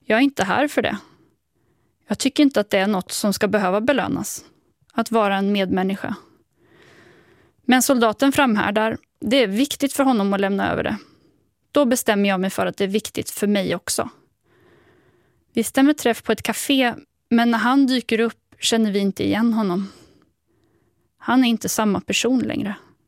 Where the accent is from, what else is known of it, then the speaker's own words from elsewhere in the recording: Sweden; När Igor förstår att jag är från Sverige